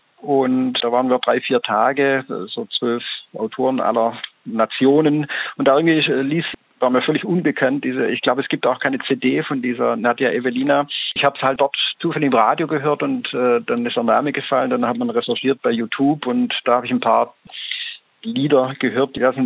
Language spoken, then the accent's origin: German; Baden-Württemberg, Germany; born there; Also ich bin so ein paar Kilometer Luftlinie von meinem Geburtsort entfernt hier in Horb, also am Rand vom dörtlichen Schwarzwald, im Neckartal.